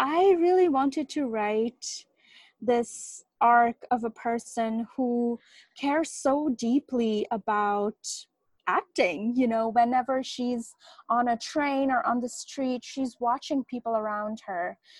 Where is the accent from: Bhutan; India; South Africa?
India; moved away as an adult; now in United States; I grew up in India, finished high school there.